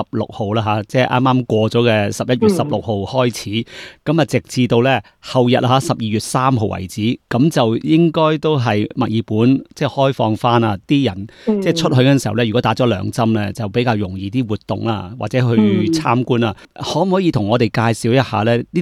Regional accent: China; 即系我哋身为中国人咧，都几惨下嘅

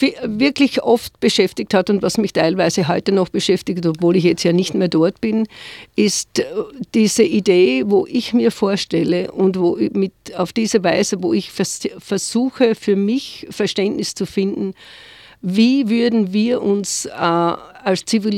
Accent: Austria; ich komme aus Österreich, aus einem Land, das grün ist und Schnee, ja, es hat Schnee

